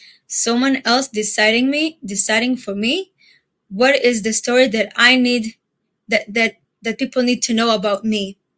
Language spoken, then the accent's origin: English; Israel; English is a second language; also born or lived in Ethiopia; I live in Jerusalem and I was born in Ethiopia. I moved to Israel when I was a baby.